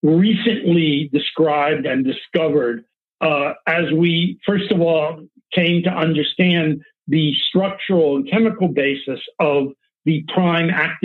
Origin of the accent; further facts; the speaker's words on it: Palo Alto, California, United States; I've come from the Bay Area. I grew up in Palo Alto